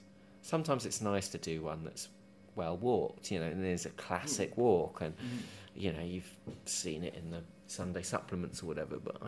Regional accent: East of England, United Kingdom; I grew up in East Anglia, and I've returned there, but I'm a sort of creature of lowland England

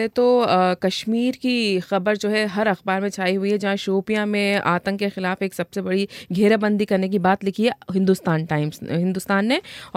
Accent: Indore, Madhya Pradesh, India; मेरा शहर तो सबसे साफ शहरों में अच्छा, इंदौर।

